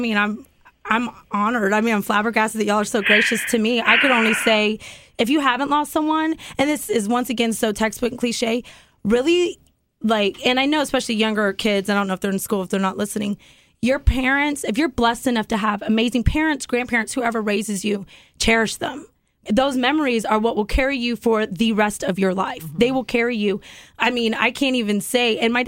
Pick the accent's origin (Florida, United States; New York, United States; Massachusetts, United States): Florida, United States; Cocoa Beach; I'm from Florida, Cocoa Beach, you know